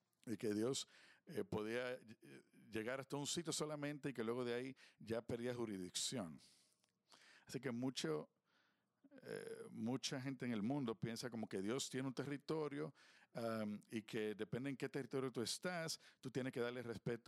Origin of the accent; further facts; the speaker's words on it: United States; Muchos de nosotros somos americanos y a veces tenemos un entendimiento ceremonial de lo que es la monarquía.